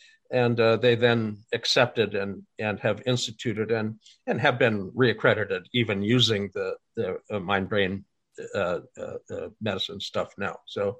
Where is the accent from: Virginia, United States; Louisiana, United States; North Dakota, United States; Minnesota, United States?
North Dakota, United States; Fargo; I grew up in Fargo. Farming analogies abound, you know.